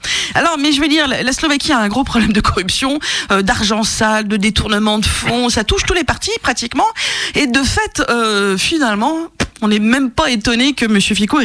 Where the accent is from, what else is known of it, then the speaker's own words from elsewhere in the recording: France; comme chez nous en France, il y a une interdiction de discuter élection avant le vote